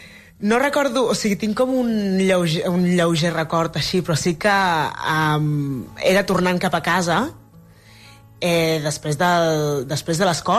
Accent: Els Hostalets de Balenyà, Catalonia, Spain; jo sóc dels Hostalets de Balanyà i allà la veritat és que érem molt poques famílies.

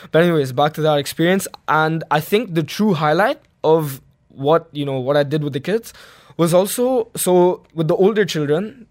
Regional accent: Belgium; I was born and raised in Belgium

